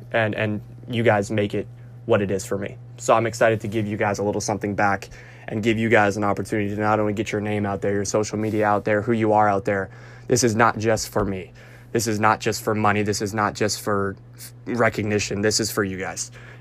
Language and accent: English; North Carolina, United States; My family is all from New York. I am from the South in North Carolina, but always been a Giants fan, grew up a Giants fan.